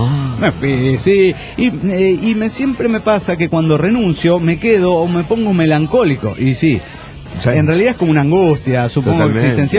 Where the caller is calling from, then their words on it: Mérida, Yucatán, Mexico; de Mérida, Yucatán.